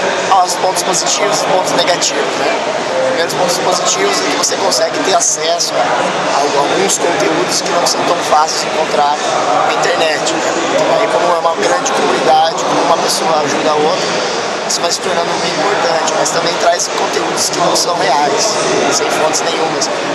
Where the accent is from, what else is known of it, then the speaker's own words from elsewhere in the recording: Francisco Beltrão, Paraná, Brazil; É, vim de Francisco Beltrão, no Paraná, interior do Paraná. Nem divisa com Santa Catarina.